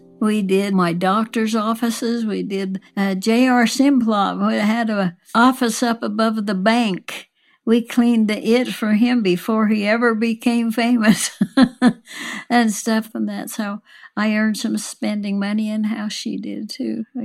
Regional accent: Burley, Idaho, United States; He was from Albion, Idaho. I was from Burley, and then we'd gone to a ball game at our school

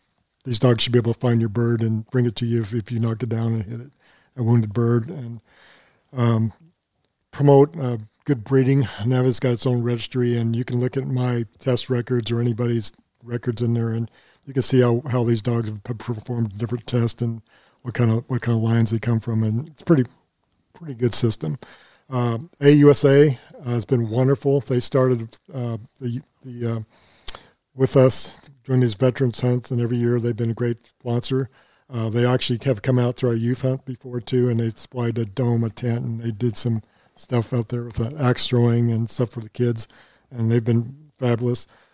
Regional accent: California, United States; now in Missouri, United States; I come from California, where it seems like they're kind of against you, but these guys have been wonderful.

